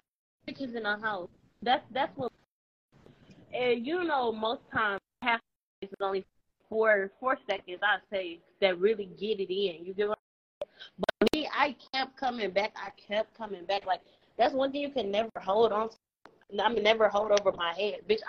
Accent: Detroit, Michigan, United States; I am from Detroit, Michigan, West Side, 7 Mile.

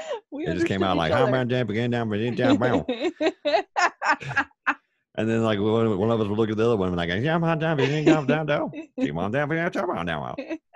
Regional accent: the South, United States; accent: Southern; So I made like a conscious effort to like really kind of clean up my accent. Because when I did customer service and stuff for a while, you know, I tell people where I'm from. And they're like, "You don't really sound that Southern."

